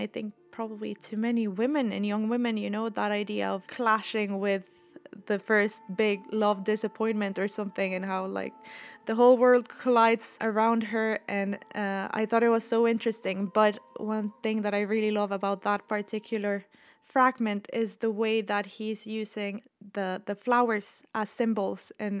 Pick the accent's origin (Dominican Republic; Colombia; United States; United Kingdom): Colombia; I grew up in Colombia. I come from a family of two cultures, Italian, Colombian.